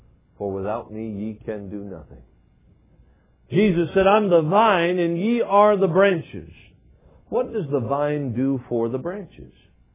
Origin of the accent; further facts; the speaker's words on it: Alaska, United States; I grew up in Alaska, spent all my life in Alaska.